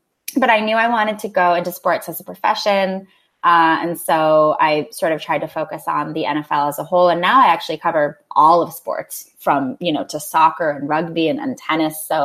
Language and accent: English; New England, United States; I grew up in New England, and as everyone knows, the Packers played the Patriots in Super Bowl 31.